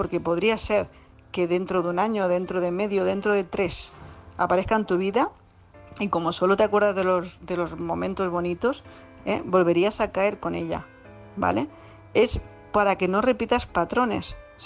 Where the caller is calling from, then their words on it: Tarragona, Catalonia, Spain; corresponsal de Tarragona